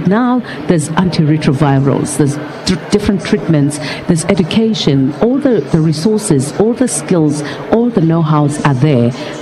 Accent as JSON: {"language": "English", "country": "South Africa", "said": "being a South African and being a citizen of Africa, you know, I love my continent"}